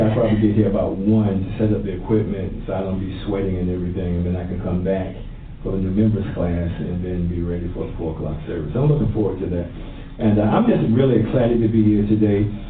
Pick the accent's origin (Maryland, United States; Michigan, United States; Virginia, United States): Virginia, United States; it kind of takes me back, because I was raised in Virginia, and it takes me back to that atmosphere that was going on then